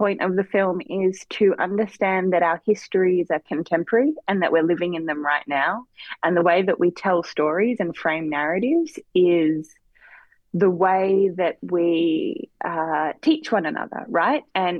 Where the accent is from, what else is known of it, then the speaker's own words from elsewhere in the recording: North Sydney, New South Wales, Australia; It's really lovely to be here talking about screenings in my hometown.